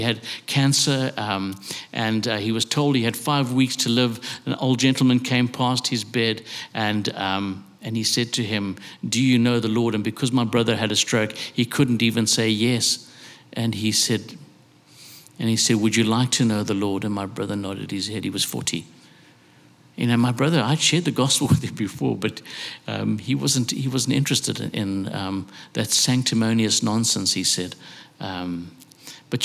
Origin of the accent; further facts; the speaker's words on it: South Africa; I mean, I'm a South African.